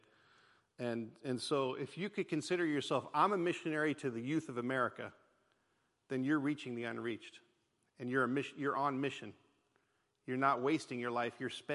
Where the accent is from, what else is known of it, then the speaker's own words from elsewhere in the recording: Wyandotte County, Kansas, United States; And that's where I'm from. I'm from Wyandotte County. I went to Washington High School.